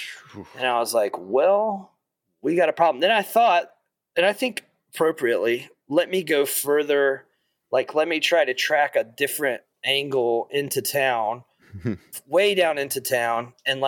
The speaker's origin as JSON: {"language": "English", "region": "the South", "country": "United States", "said": "So, you know, I'm from the South, as you can tell."}